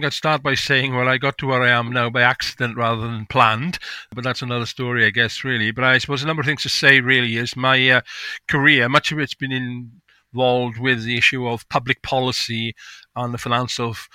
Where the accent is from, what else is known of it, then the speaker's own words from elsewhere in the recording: Wales, United Kingdom; born there; I was born in Wales. I live in Wales. It's a giveaway straight away with my accent.